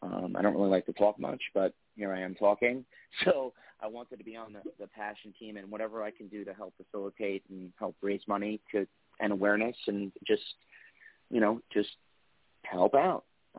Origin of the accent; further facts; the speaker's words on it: New York City, New York, United States; I am from New York City. I'm a third-generation painter.